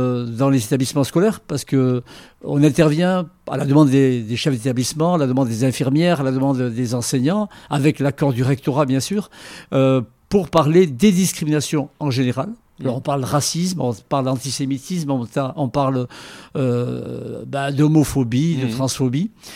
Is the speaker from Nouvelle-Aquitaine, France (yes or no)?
yes; Saint-Jean-de-Luz, Nouvelle-Aquitaine, France; born there; moved away as an adult; Jusqu'au Pays Basque où je suis né. Mm-hmm. Je suis né à Saint-Jean-de-Luz. Et ensuite, j'ai quitté Saint-Jean-de-Luz